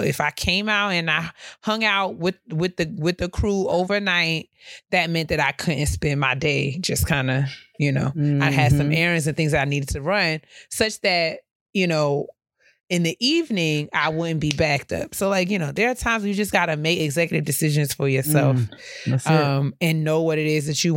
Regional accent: New York, United States; as a New Yorker, I feel like I walk with a sense of purpose and intention.

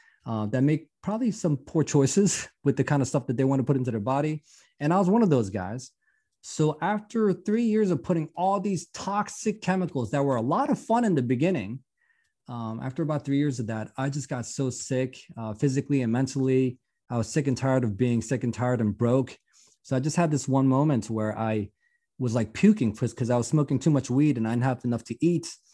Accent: Philadelphia, Pennsylvania, United States; but I grew up really poor in Philadelphia. My parents were dry cleaners

